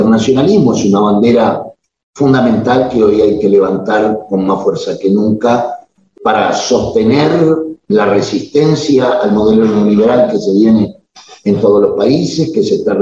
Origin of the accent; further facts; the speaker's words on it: Uruguay; tenemos la tristeza como uruguayos de estar primeros en los índices de cantidad de presos